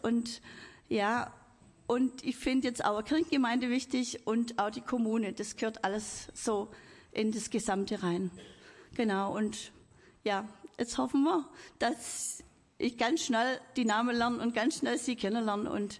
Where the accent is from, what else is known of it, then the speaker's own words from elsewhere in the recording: Dornhan, Baden-Württemberg, Germany; Ich wohne in Dornhan, ich komme aus Dornhan.